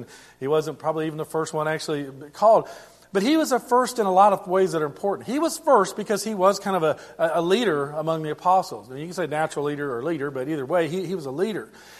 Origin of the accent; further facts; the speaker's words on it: Germany; I grew up in Germany.